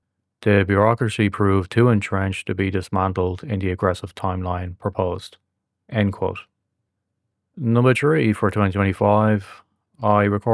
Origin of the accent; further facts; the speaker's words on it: Ireland; I also predicted that Ireland, which is my home country, would be impacted